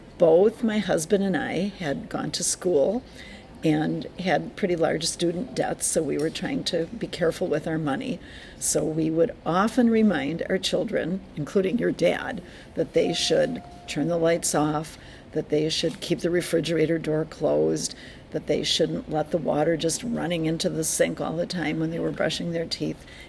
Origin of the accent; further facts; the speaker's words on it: Milwaukee, Wisconsin, United States; I'm Anna's grandmother. I am 69 years old, and I grew up in Milwaukee, Wisconsin.